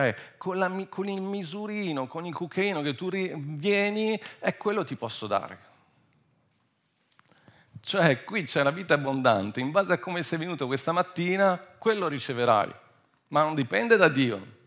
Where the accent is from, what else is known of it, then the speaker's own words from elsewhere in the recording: United Kingdom; Italian is a second language; E io sono inglese, non so tutti i termini italiani.